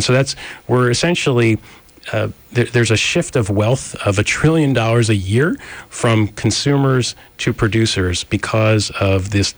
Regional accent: New Jersey, United States; You know, I'm from Jersey, so I have to get in the New Jersey Turnpike at some point during the conversation.

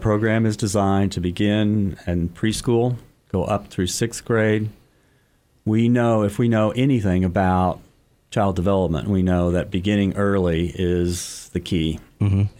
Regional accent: Oklahoma, United States; moved away as an adult; also born or lived in Colorado / Michigan; now in Arizona, United States; I grew up in Oklahoma, went to school after high school in Colorado, came back to Oklahoma, then up to Michigan, and then to Arizona State, where I've been for 35 years.

